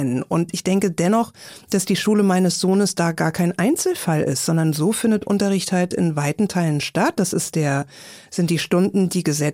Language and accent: German; Berlin, Germany; ich bin ja Berlinerin, das heißt, wir haben 6 Jahre Grundschule